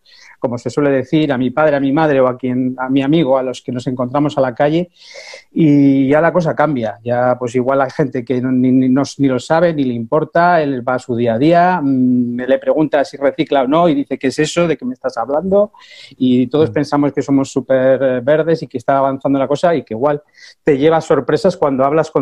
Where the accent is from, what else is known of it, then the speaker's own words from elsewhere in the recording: Basque Country, Spain; tenemos que no solo pensar en nosotros como vascos, como españoles, como europeos